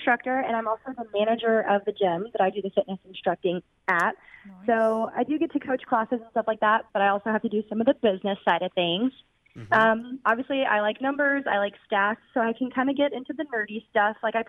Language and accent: English; Atlanta, Georgia, United States; I also have Julio because I'm from Atlanta originally.